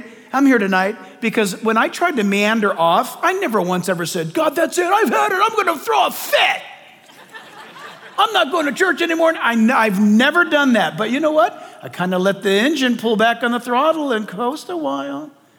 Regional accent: California, United States; born or raised there

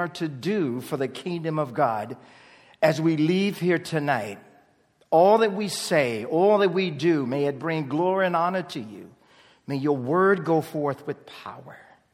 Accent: Newport News, Virginia, United States; when I grew up in Virginia and Newport News. And we call that the South, but we don't call it the Deep South.

